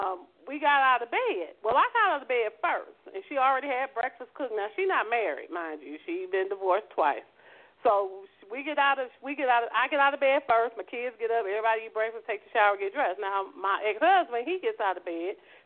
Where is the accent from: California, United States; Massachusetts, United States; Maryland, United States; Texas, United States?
California, United States; I come from California, kind of laid back. It really ain't that traditional.